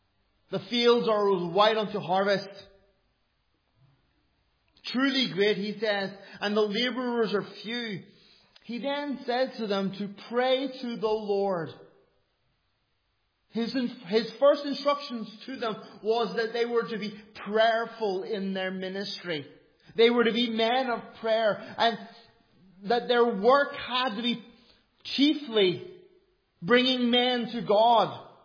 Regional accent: Ireland; I told you I'm an Irishman. And for me, not greeting people is really rude.

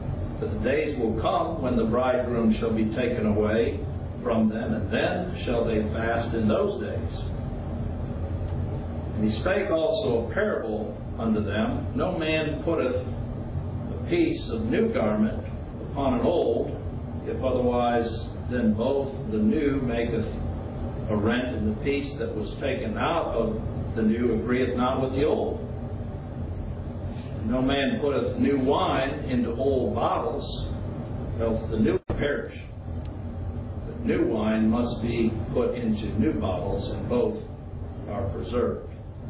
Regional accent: Chad; In the country I grew up in Chad, Africa, they would take hides and make containers for water and other things that you carried over your shoulder.

